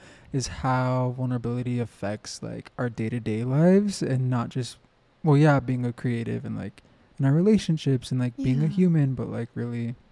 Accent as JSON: {"language": "English", "region": "New Mexico", "country": "United States", "said": "And I'm like, I'm from New Mexico."}